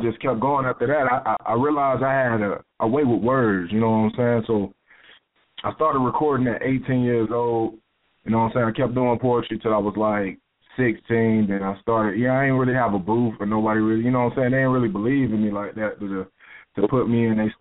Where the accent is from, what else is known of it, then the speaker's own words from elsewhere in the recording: Little Rock, Arkansas, United States; I'm from Little Rock, Arkansas, man. You know what I'm saying? I was raised in the hood, born in the hood, you know what I'm saying, 12th Street. And we come from the slums